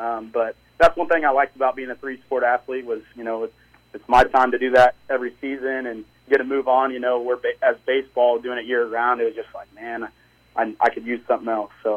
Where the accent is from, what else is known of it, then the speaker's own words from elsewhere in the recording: Beloit, United States; they know that I'm from Beloit